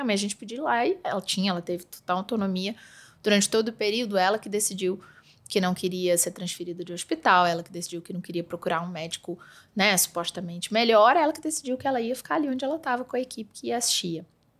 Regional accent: Petrópolis, Rio de Janeiro, Brazil; Nós somos de Petrópolis, mas foi por uma coincidência que a gente estava lá.

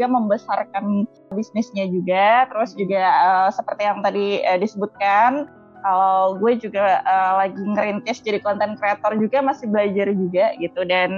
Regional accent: Kandangan, South Kalimantan, Indonesia; born there; di kota kelahiran gue, di Kandangan, Kalimantan Selatan.

